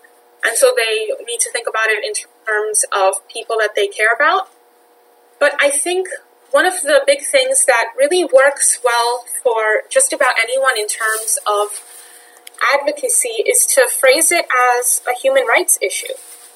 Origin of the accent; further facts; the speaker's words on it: New York City, New York, United States; So, I grew up in New York City with a visible physical disability.